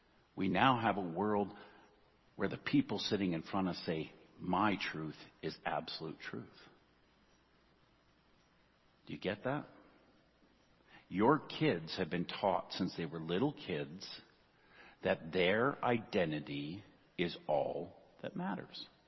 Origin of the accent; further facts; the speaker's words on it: Canada; Well, I'm proud Canadian.